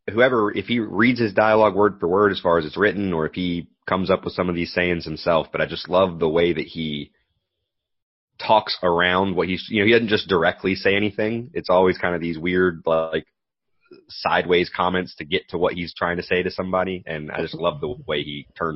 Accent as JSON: {"language": "English", "region": "Kentucky", "country": "United States", "said": "I'm from Kentucky, and I always remember my grandmother"}